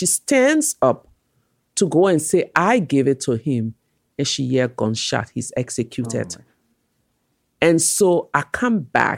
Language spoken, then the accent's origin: English; Liberia; Oh, my early childhood memory of Liberia was awesome. I grew up, I tell people, in a community, and I mean a real community. We had maybe 14 of Liberia's 16 tribe.